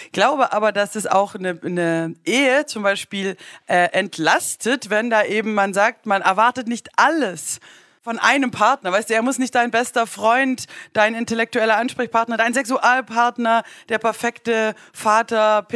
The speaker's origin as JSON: {"language": "German", "region": "Baden-Württemberg", "country": "Germany", "said": "Du weißt doch, als Schwäbin spare Mursch."}